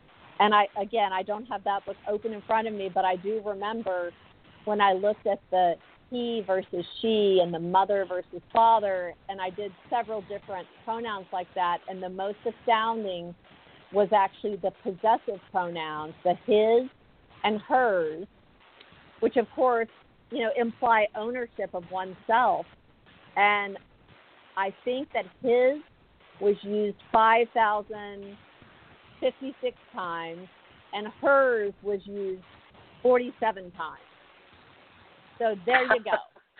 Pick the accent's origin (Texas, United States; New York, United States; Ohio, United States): Texas, United States; I'm from Texas, and in the Bible Belt, preachers still will say things from the pulpit about yoga being evil